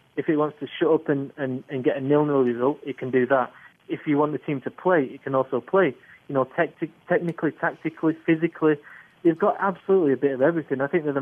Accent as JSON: {"language": "English", "town": "Manchester", "region": "North West England", "country": "United Kingdom", "said": "I'm from Manchester"}